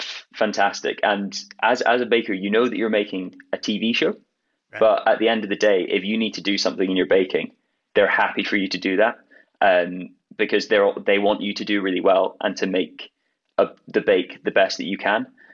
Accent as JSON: {"language": "English", "town": "Edinburgh", "region": "Scotland", "country": "United Kingdom", "said": "So I'm from Edinburgh in Scotland, which we don't get particularly hot summers."}